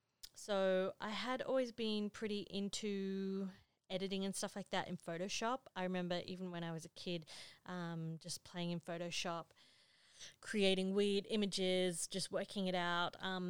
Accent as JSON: {"language": "English", "country": "Australia", "said": "I am from Australia and I have been shooting for pretty much exactly 10 years now."}